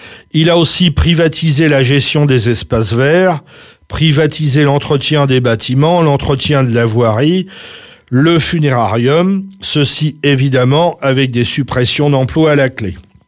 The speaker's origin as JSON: {"language": "French", "town": "Le Havre", "region": "Normandy", "country": "France", "said": "En plus, je viens du Havre et je voudrais surtout éviter toute confusion."}